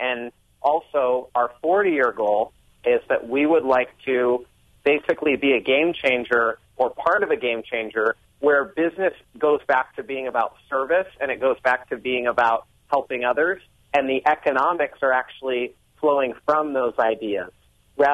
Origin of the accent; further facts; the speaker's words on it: Milwaukee, Wisconsin, United States; also born or lived in East Lansing; I was born in East Lansing, Michigan, but lived in Milwaukee until I was 5 or 6 years old.